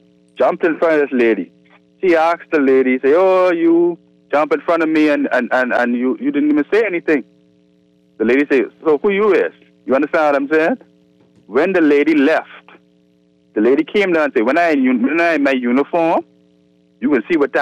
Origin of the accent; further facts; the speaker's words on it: Bahamas; We grew up in the culture. Mm. Grew up in the Bahamian culture.